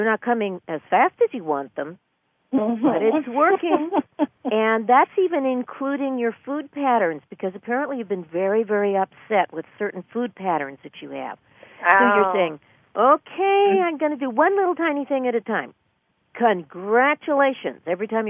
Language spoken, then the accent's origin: English; California, United States; I was born and raised here, and cold in California is a heat wave for us up here.